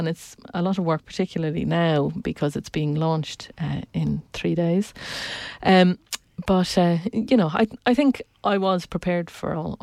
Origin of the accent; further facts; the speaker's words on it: Clontarf, Leinster, Ireland; the fact that I was from Clontarf and my parents had lived there for 50 years, it meant that I knew a lot of people